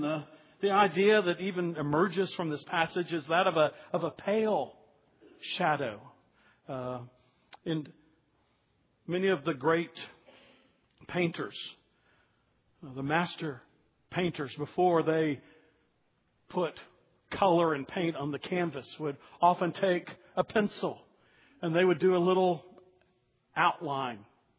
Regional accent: Dallas, Texas, United States; Earlier this week, I went back to my hometown of Dallas to visit my father.

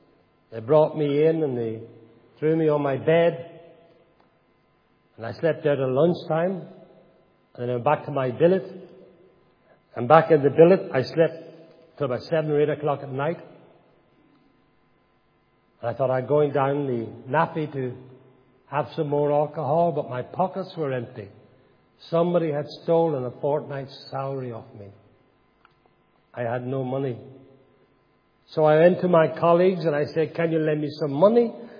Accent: Dungannon, Northern Ireland, United Kingdom; also born or lived in Belfast; I was brought up in Dungannon, the place called Old Engine. I went to Eton Dock School. My father moved the family to Belfast.

